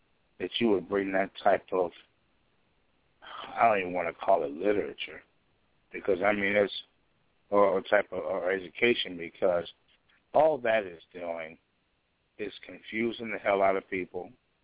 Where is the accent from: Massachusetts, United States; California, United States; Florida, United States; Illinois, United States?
Illinois, United States; Chicago; I was raised in Chicago, directly under Elijah Muhammad